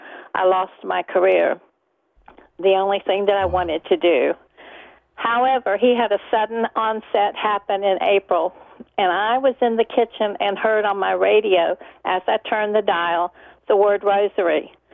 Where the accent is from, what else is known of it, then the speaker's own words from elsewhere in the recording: Jacksonville, Florida, United States; now in Middleburg, United States; I'm in Middleburg, Florida, which is only 10 miles from Jacksonville, which was my hometown.